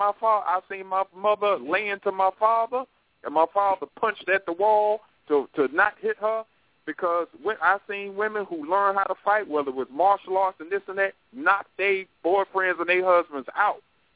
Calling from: North Carolina, United States; Yes, family. I'm calling from North Carolina.

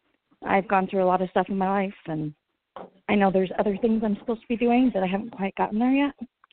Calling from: Utah, United States

